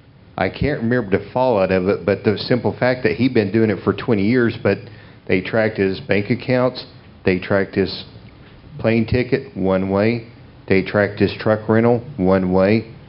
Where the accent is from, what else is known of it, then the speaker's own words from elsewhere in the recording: Tennessee, United States; I'm from Tennessee, even though this is in the opposite corner of where I live.